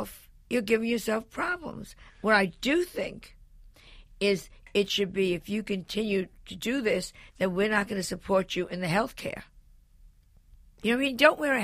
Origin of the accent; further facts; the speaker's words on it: New York, United States; And I can't leave New York. I am a New Yorker.